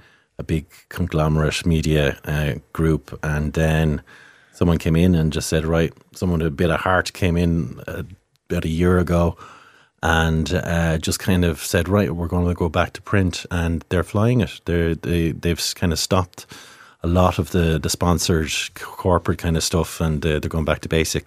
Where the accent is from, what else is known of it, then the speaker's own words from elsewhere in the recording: Waterford, Munster, Ireland; also born or lived in Dublin; I moved from Dublin thinking I'd get a job in Waterford, where I used to kind of grow up, so...